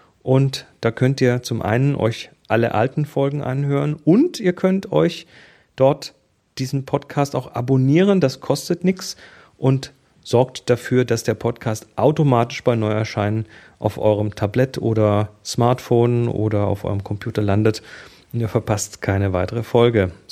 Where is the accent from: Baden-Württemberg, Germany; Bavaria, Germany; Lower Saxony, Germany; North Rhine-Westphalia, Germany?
Baden-Württemberg, Germany; wir kommen aus dem Schwabenland